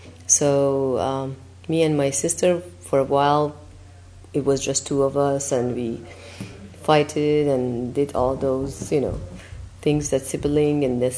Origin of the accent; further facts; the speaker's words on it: Tehran, Tehran Province, Iran; I was born in Tehran, Iran. Tehran is the capital of Iran, and I was born March 21st. It was a Persian New Year